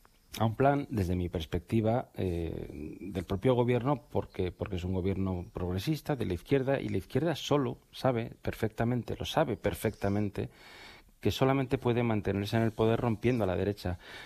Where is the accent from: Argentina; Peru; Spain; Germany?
Spain; como español